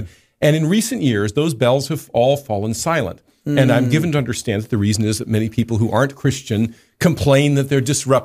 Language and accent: English; Pennsylvania, United States; when I was a kid, it was a commonplace, and the small town that I grew up near in Pennsylvania used to be.